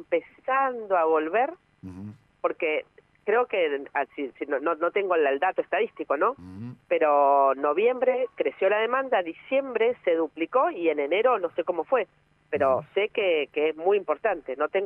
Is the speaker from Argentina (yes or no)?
yes; Argentina; Bueno, Argentina, somos Argentina.